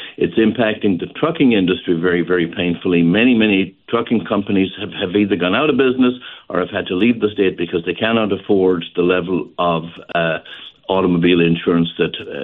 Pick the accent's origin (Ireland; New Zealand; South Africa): Ireland; moved away as an adult; now in United States; I've been here since 1971, which will tell you that I am an American at this point. I have been away from Ireland for a very long period of time